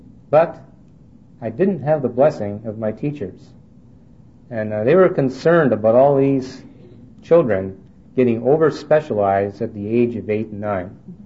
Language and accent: English; Vancouver, British Columbia, Canada; moved away; also born or lived in Montreal; I was born and raised in Canada, and my family moved out from Montreal, where I was born, to Vancouver when I was about 5 years of age.